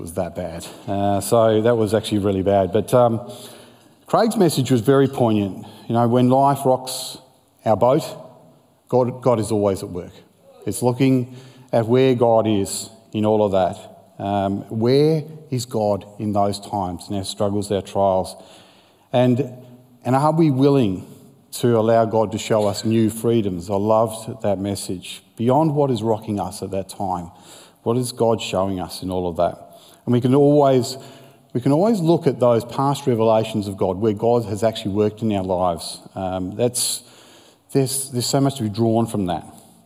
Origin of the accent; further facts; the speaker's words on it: Western Australia, Australia; I grew up in the Pilbara and many fishing trips with Dad.